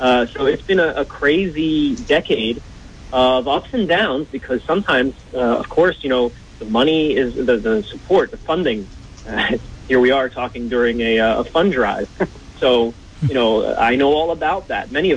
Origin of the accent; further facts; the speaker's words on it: New Jersey, United States; now in Netherlands; BAI in general is part of my daily diet growing up in New Jersey.